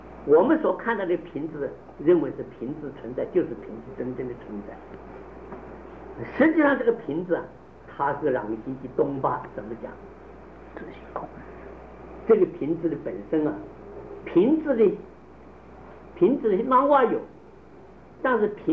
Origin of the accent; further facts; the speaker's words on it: China; 这个地方我们内地人讲话很不讲逻辑，在这个地方好像我们中国人做什么事没有是非观念